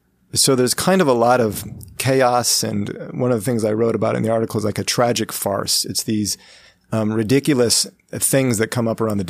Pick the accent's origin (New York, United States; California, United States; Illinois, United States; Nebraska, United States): Nebraska, United States; Omaha; The governor, Catholic governor Pete Ricketts from my hometown, Omaha, he vetoed the repeal